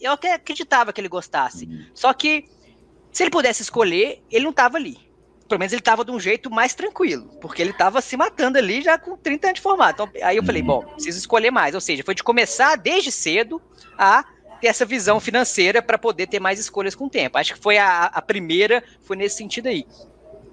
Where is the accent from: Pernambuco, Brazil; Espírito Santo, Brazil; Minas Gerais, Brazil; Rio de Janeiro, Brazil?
Minas Gerais, Brazil; Belo Horizonte; moved away as an adult; also born or lived in Pará; Mudei para Imbres, lá no Pará. Só que eu sou mineiro, eu sou de BH.